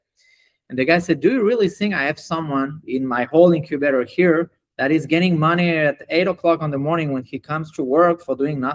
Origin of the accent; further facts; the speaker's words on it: France; now in Israel; So first I grew up in France, and then I moved to Israel about 10 years ago.